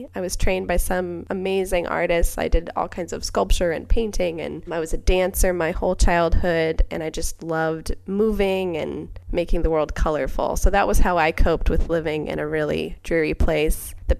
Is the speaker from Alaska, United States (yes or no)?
yes; Ketchikan, Alaska, United States; So I grew up in Ketchikan, which is a pretty small town. It's the biggest town for hundreds of miles, but it's small. It's about 13,000 people, and it's on an island with no road access.